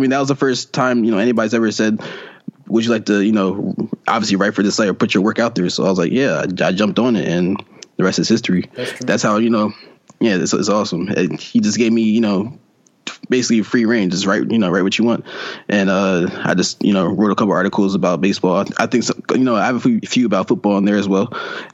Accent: Philadelphia, Pennsylvania, United States; Yeah, born and raised in Philadelphia. I'm a huge Phillies fan.

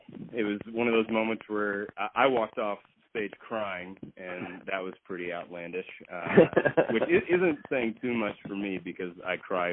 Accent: Fort Worth, Texas, United States; I grew up in Fort Worth, Texas. I did a lot of growing up in Austin because I was in college at the time. But when I was a kid, it was in Fort Worth.

